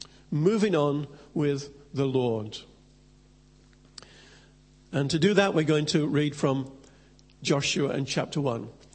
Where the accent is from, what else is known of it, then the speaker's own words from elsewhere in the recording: Leeds, Yorkshire and the Humber, United Kingdom; now in London, United Kingdom; in 1983, we moved down as a family from Leeds to London.